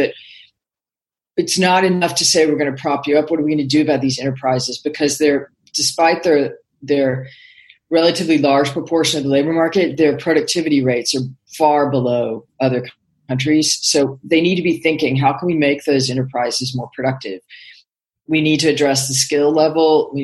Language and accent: English; United States; He's English and I'm American.